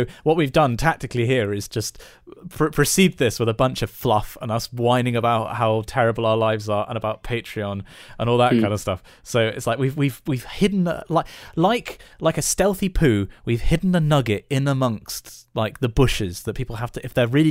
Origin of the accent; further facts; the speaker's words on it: United Kingdom; I'm British Ghanaian, so I speak more than one language.